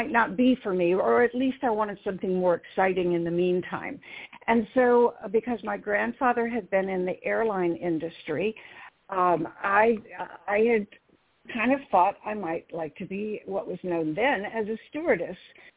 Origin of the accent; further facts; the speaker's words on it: Oak Park, Illinois, United States; born there; I was born in Oak Park, although my parents were living in Berwyn at the time. And all my family is from up there on both sides.